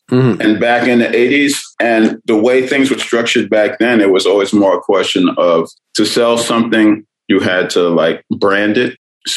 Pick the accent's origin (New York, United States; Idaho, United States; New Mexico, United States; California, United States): New York, United States; Brooklyn; I mean, I'm from Brooklyn. I'm from that time.